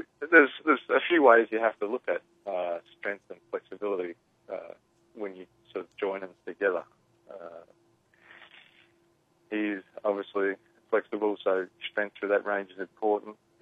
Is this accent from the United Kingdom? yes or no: no; Melbourne, Victoria, Australia; now in United States; I am from Australia, yes, Melbourne.